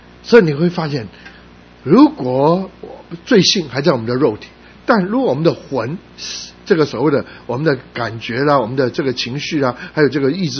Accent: Taiwan; 我是台湾的也是广东人

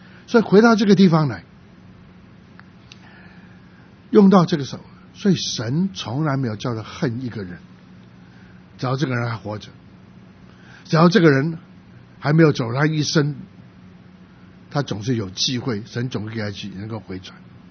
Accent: Guangdong, China; 因为我是广东人，我们广东人很喜欢讲这句话

